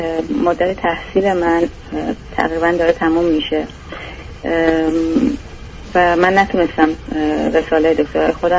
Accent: Iran; moved away as an adult; از ایران بیرون اومدم به عنوان دانشجو دکترا

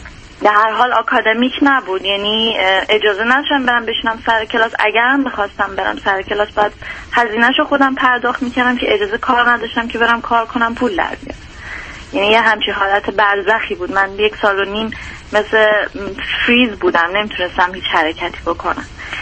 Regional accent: Iran; moved away as an adult; now in Germany; 26 سالمه و حدود 3 سال و چند ماهه که از ایران اومدم.

